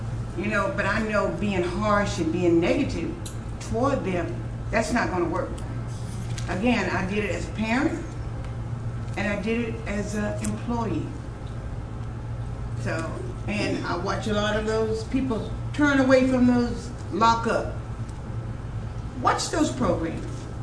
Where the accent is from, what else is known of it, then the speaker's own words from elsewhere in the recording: Columbia, South Carolina, United States; I'm from Columbia, South Carolina.